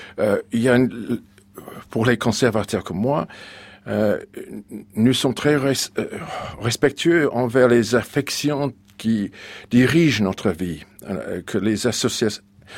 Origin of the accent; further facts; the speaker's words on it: England, United Kingdom; chez nous, en Angleterre, puisque nous avons eu un mouvement conservateur pendant 2 siècles